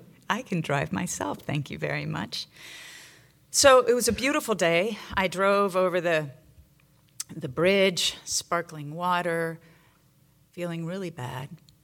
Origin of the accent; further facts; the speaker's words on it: Venezuela; And I grew up in Venezuela, so mangoes were something that I could relate to.